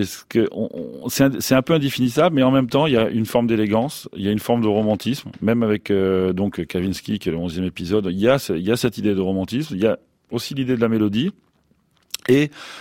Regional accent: Bordeaux, Nouvelle-Aquitaine, France; moi je suis de Bordeaux et je me souviens qu'à l'époque

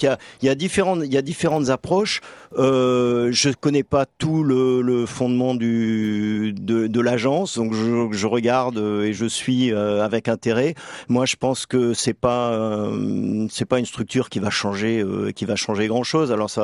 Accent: France; Moi, je suis français, mais j'ai essentiellement travaillé à l'international

